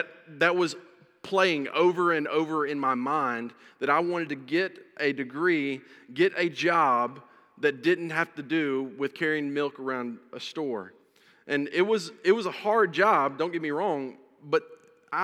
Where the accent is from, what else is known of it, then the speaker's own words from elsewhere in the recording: Mississippi, United States; I grew up in North Mississippi in the hills